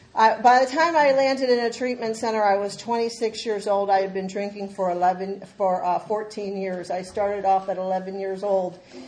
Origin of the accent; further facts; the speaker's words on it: United States; I was born and raised over in Skid Row, West 25th.